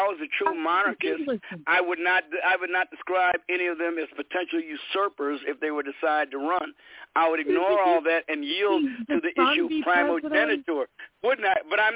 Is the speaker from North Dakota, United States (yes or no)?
no; Illinois, United States; born there; I was born in Cook County, Illinois.